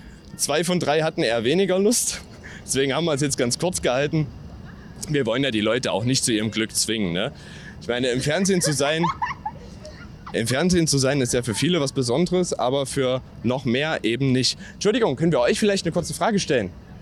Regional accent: Erfurt, Thuringia, Germany; ich habe es als Erfurter kennengelernt, aber ursprünglich aus Weimar.

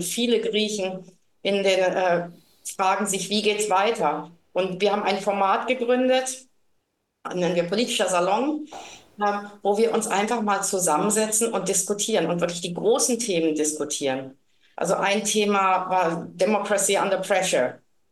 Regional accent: Germany; es ist sehr bewegend und auch, aber auch problematisch, eben als Deutscher zum Teil in diese Märtyrerdörfer zu gehen.

